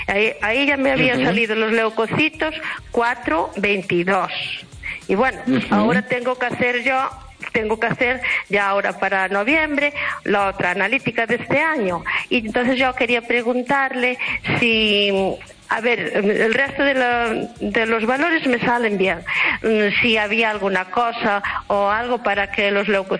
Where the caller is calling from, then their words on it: Pontevedra, Galicia, Spain; de Pontevedra.